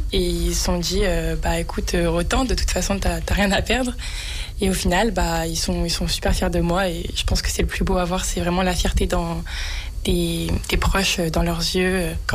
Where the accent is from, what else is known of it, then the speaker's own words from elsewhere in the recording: Auvergne-Rhône-Alpes, France; je viens d'un petit village en Isère, entre Vienne et Bourgoin. J'ai 18 ans et je suis en BUT technique de commercialisation à Villeurbanne, à l'IUT Lyon 1.